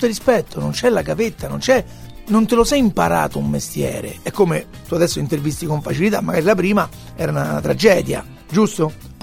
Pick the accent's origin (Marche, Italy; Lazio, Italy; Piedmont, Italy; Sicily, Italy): Lazio, Italy; Rome; No, romano, quello romano.